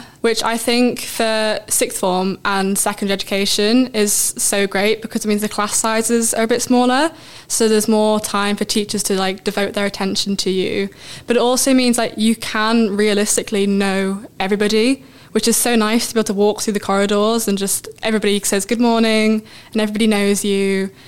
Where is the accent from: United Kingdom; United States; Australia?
United Kingdom; Harrogate, Yorkshire and the Humber; I'm from Harrogate.